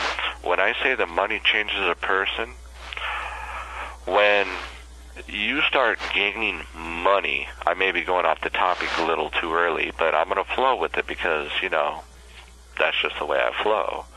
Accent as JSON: {"language": "English", "town": "San Diego", "region": "California", "country": "United States", "said": "being the East Coast, because I was from West Coast, San Diego."}